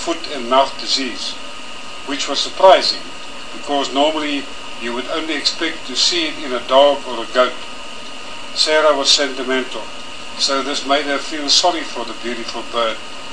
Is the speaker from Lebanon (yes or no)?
no; Springs, Gauteng, South Africa; also born or lived in Bloemfontein; we moved to Springs, and I completed the whole of my primary and secondary schools in Springs, in the eastern part of Johannesburg.